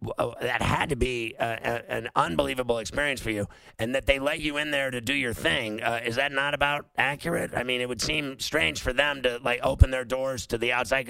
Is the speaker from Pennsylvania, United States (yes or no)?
yes; Pittsburgh, Pennsylvania, United States; I'm a Pirate fan my whole life. I'm from Pittsburgh.